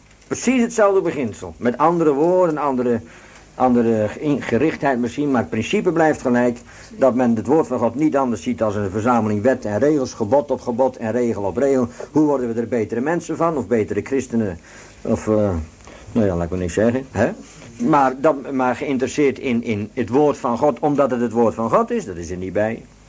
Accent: Netherlands; Want ik ben ook een Nederlander, maar wel gelovig.

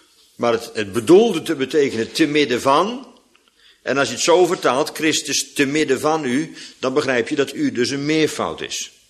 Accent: Netherlands; Gewoon om te laten zien dat je op je klompen, als Hollander natuurlijk, op je klompen kunt aanvoelen, je wooden shoes.

